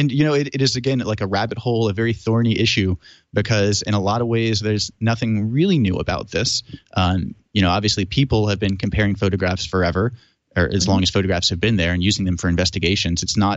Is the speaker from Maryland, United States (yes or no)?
yes; Maryland, United States; So in my home state, for example, if we slide over to Maryland